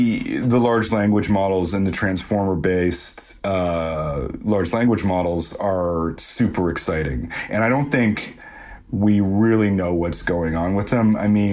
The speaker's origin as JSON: {"language": "English", "country": "Canada", "said": "You know, I'm from Canada."}